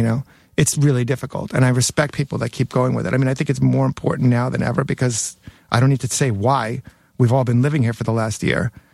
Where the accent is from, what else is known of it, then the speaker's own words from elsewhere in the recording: Jackson Heights, New York, United States; For my first half of my high school, I went to Newtown High School